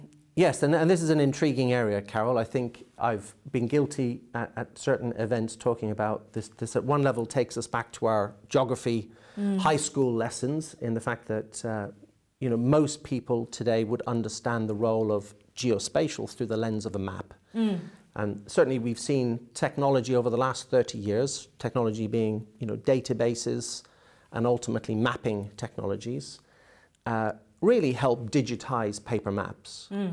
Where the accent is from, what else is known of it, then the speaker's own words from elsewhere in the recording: Ireland; I grew up in Southern Ireland. We were a rural family, lived by the sea.